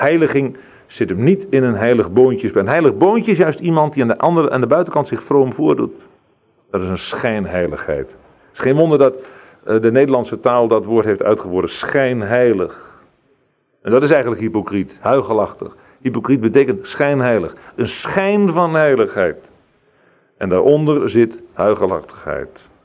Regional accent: Netherlands; Wat hebben wij als Nederlanders daar niet een wandaden op ons geladen, terwijl wij zo'n vrome natie waren.

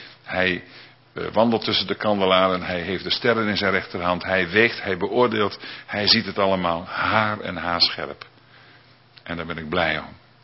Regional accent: Schaaphok, Groningen, Netherlands; Schaaphok, in de buurt van Slochteren, waar ik woonde, waar ik opgroeide.

